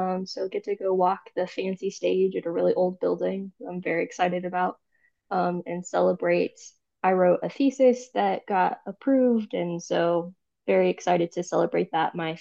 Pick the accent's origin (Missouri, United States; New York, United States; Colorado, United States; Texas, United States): Texas, United States; You don't really have like a dialect, but I'm from Texas. My family's still there. And now I'm in the middle of the rolling hills of the Palouse in Idaho.